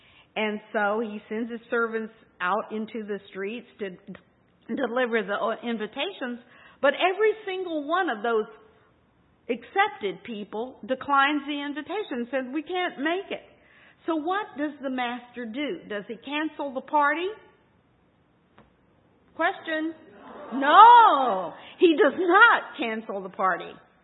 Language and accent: English; Texas, United States; Our Mexican families, oh my goodness, I grew up in Texas.